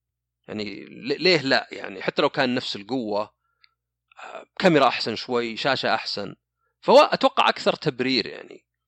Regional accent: Saudi Arabia; لا مثلا احنا عندنا في السعوديه ممكن تشتري شاورما ب4 ريال

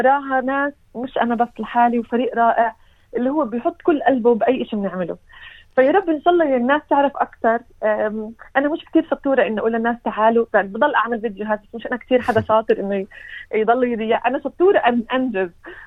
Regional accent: Jerusalem, Palestine; صراحة أنا بنت القدس، ولأنه بنت القدس هيك غصيتني لما سألتني

